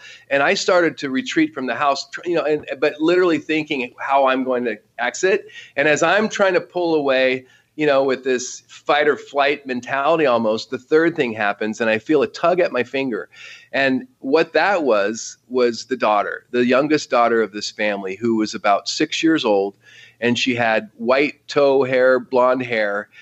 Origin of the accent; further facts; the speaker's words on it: Oregon, United States; because I grew up in Oregon as a laborer, working in the woods, working in the lumber mills.